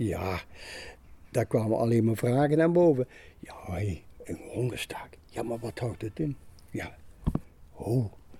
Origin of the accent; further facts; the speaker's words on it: Maastricht, Limburg, Netherlands; Ik kom uit Maastricht.